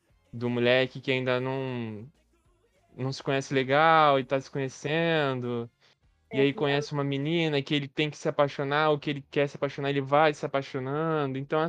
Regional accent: Rio de Janeiro, Brazil; eu como bom carioca, é a madrugada

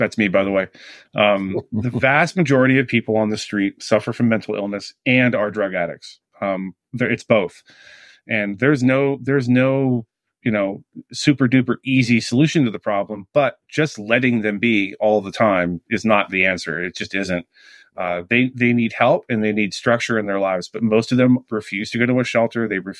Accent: East Coast, United States; I grew up on the East Coast, and it was like this idyllic, you know, wonderful place.

